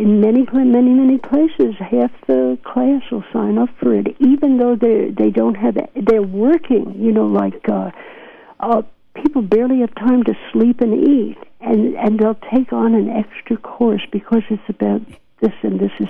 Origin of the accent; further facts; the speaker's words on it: New York, United States; accent: New York; now in California, United States; I hear my New York accent coming back. Yeah. It's been 45 years I've been out here in California, and I'm starting to talk like a New Yorker